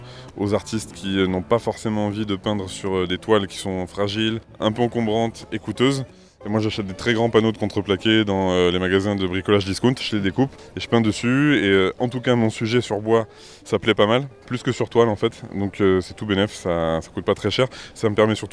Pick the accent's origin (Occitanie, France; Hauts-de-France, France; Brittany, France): Hauts-de-France, France; now in Avignon, France; J'ai grandi en Picardie, à côté de Beauvais.